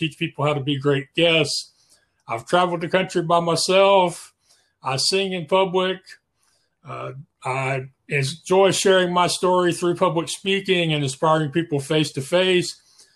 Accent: Spring, Texas, United States; Well, I'm from Spring, Texas, which is this same general area. I've lived here most of my life. Went through elementary, junior high, and high school here. So this is where I'm from.

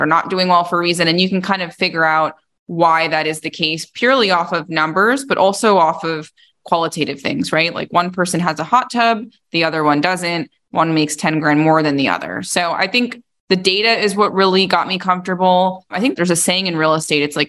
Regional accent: New York, United States; now in Arizona, United States; I was, I'm born and raised in New York originally. I had my real estate license before I went to school.

